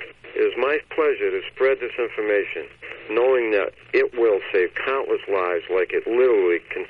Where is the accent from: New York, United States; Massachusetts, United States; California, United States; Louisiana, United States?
Massachusetts, United States; Plymouth; I'm from Plymouth, Massachusetts. I'm 48 years old.